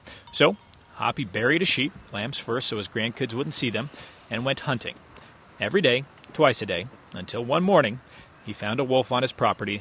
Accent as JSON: {"language": "English", "region": "Montana", "country": "United States", "tie": "born or raised there", "said": "I know this because I grew up here in Montana."}